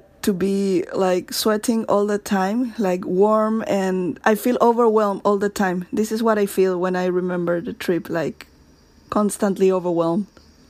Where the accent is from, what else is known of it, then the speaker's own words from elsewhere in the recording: Chile; I am from Chile.